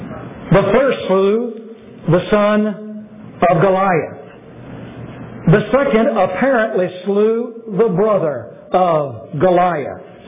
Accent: Fort Worth, Texas, United States; also born or lived in Port Arthur; now in Tennessee, United States; I was born in Port Arthur, Texas. I was raised in Fort Worth, Texas. I know barbecue.

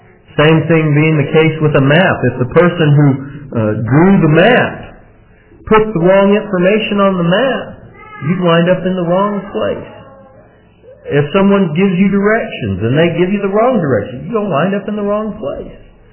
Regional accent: Colorado, United States; Now, I grew up in Colorado where they have real mountains

